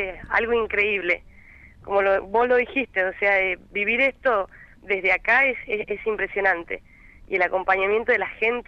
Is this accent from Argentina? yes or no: yes; Tucumán, Argentina; now in Guardia Mitre, Argentina; Y yo llegué hace 5 años acá. Uh-huh. Soy de Tucumán.